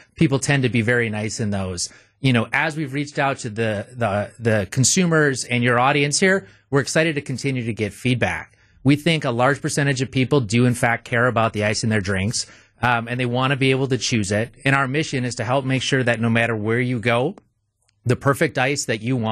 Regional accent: Wauwatosa, Wisconsin, United States; Yeah, so I grew up here in Wauwatosa, Wisconsin.

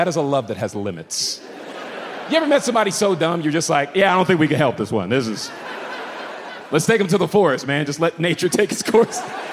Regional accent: Florida, United States; Not that dumb, and I grew up in Florida.

